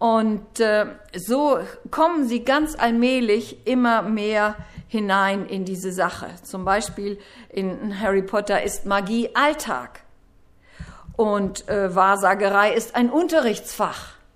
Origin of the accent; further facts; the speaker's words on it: Hesse, Germany; wir kommen ja aus Hessen.